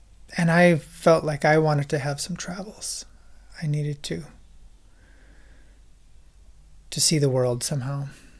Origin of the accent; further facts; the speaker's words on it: United States; now in Berlin, Germany; I'm from the United States. I live in Berlin, and I make music and sound.